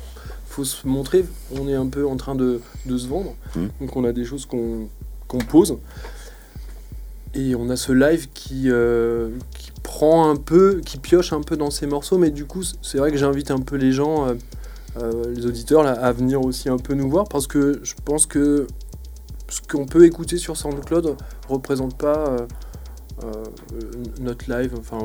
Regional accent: Rennes, Brittany, France; à Rennes, moi c'est vrai que j'ai connu Rennes, moi je suis rennais

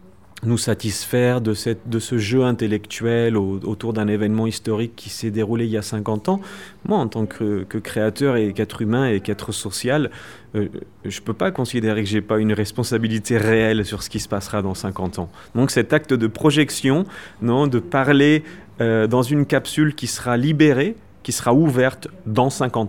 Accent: France; now in Mexico; même si je suis français, ma réalité est complètement mexicaine

